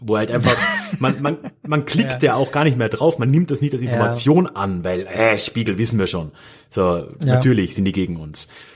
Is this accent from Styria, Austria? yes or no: no; Carinthia, Austria; ich bin ja in Haida Country aufgewachsen, in Kärnten